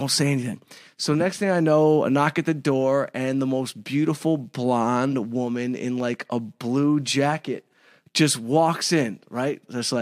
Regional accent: Detroit, Michigan, United States; So I grew up in Detroit, right? You know, I grew up outside Detroit

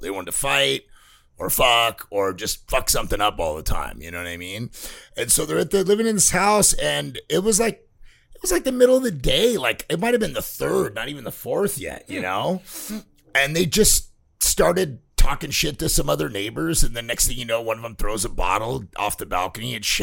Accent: Corona, California, United States; And these buddies of mine that I grew up with in Corona, they were super fucking crazy alcoholic partiers

